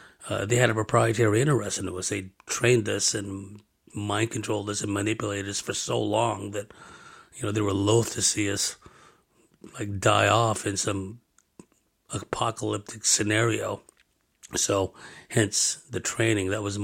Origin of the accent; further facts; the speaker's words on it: San Jose, California, United States; since I'm from San Jose, I flew up from San Diego and went up to San Jose for the weekend